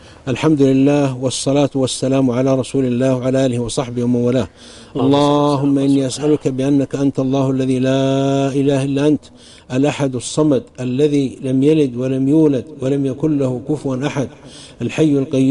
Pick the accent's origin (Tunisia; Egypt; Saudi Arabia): Saudi Arabia; عندنا في السعودية